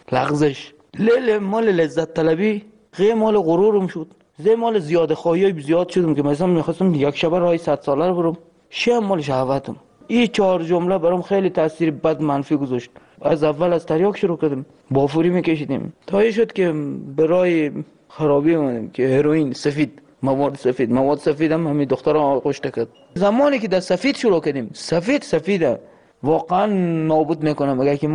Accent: Afghanistan; moved away; ما الان نزدیک 3 سال نیم همینجا، از روزی که از افغانستان آمدیم

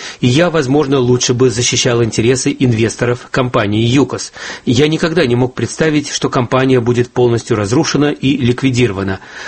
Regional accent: Russia; Я россиянин, у нас так принято.

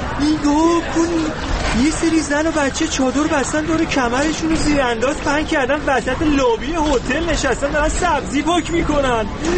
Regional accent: Iran; من ایرانی هستم.

